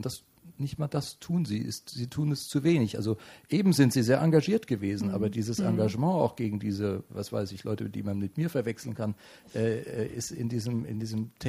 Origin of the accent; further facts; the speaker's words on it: West Germany, Germany; Ich bin im Westen groß geworden